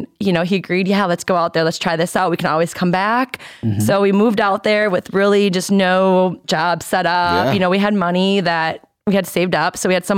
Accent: Wisconsin, United States; accent: Wisconsin; It was crazy because out here, everyone mentions my Wisconsin accent.

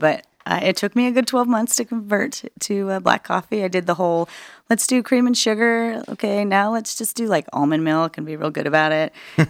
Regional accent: California, United States; I'm from California.

